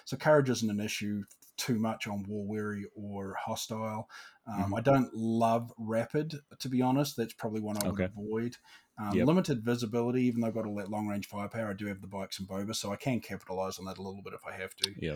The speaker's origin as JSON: {"language": "English", "country": "New Zealand", "tie": "born or raised there", "lives_now": "United States", "said": "Growing up in New Zealand"}